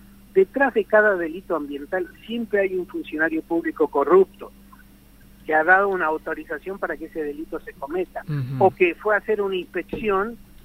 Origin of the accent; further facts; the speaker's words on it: Santa Cruz, Argentina; born there; yo soy patagónico, ¿sabe? Nacido en la provincia de Santa Cruz, tengo a mi esposa que es mapuche.